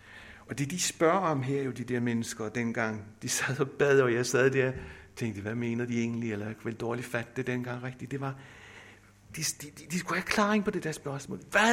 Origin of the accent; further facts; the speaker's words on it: Nexø, Capital Region of Denmark, Denmark; Da jeg selv blev omvendt for mange år siden, der begyndte jeg at gå til bedemøderne i Nexø, hvor jeg voksede op.